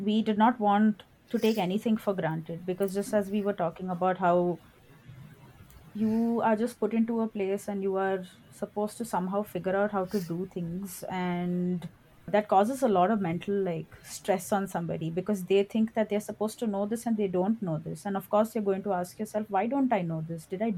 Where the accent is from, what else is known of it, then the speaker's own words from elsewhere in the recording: South India, India; because I'm South Indian and I will not do that again.